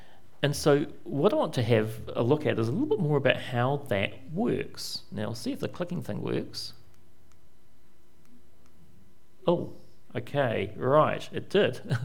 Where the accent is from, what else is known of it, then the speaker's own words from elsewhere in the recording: Wainuiomata, Wellington, New Zealand; I grew up in Wainuiomata. Martial. I was born here, lived here till 1980, and then moved into Wellington until 2014, when I came back to Wainuiomata Martial